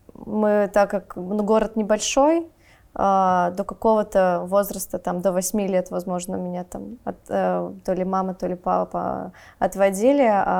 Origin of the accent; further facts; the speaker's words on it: Glazov, Udmurtia, Russia; Да, я из Глазова, мой отец из Глазова, мама переехала в Глазов из Подмосковья, и детство прошло...